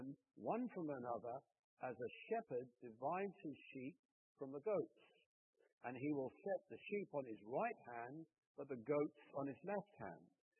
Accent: Sidmouth, South West England, United Kingdom; Now, in my hometown of Sidmouth in Devon, they have an Anglican church with a huge great tower

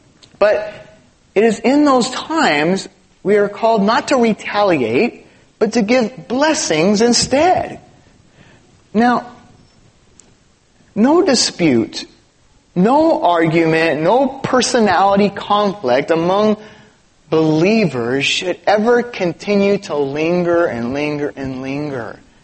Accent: Los Angeles, California, United States; I grew up in East LA.

